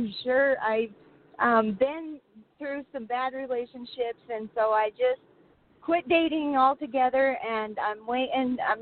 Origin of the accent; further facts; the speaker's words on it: Green River, Wyoming, United States; now in Casper, United States; I am originally from Green River, Wyoming, but now I'm living in Casper.